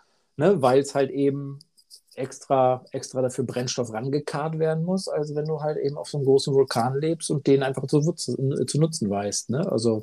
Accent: Glückstadt, Schleswig-Holstein, Germany; ich komme ja aus Glückstadt, das ist so bei Hamburg

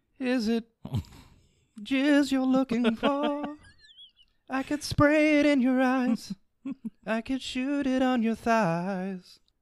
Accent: Ohio, United States; You attacking me because I'm from Ohio?

